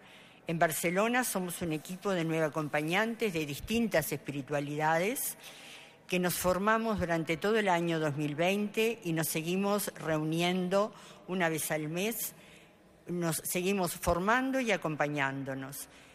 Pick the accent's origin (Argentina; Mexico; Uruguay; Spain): Uruguay; moved away as an adult; Manuel y yo vinimos desde Uruguay hace 4 años y medio a acompañar una situación de ruptura familiar muy dolorosa.